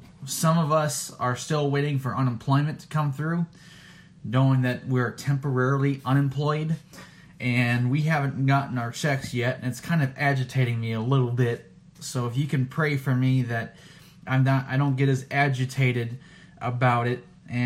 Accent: Minnesota, United States; I came from Minnesota. I grew up mostly in Minnesota.

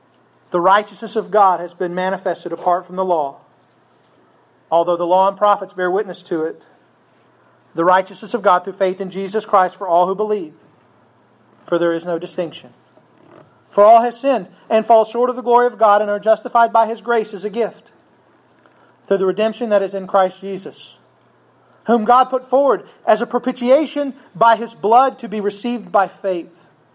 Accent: England, United Kingdom; I'm just an old plain English guy. Don't even get to be Italian. I'm just a plain old British guy.

